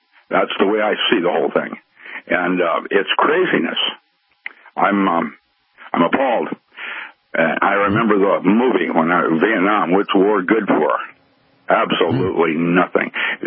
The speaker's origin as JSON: {"language": "English", "country": "Philippines", "tie": "born or raised there", "moved": "yes", "said": "when I grew up in the Philippines, I was the wrong color in 1948. And I had to learn how to defend myself on the streets of the Philippines."}